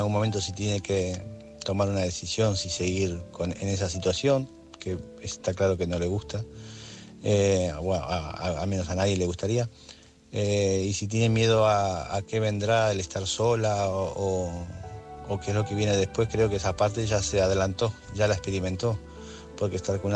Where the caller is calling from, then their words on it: Barcelona, Catalonia, Spain; corresponsal de Barcelona. Aquí estoy nuevamente.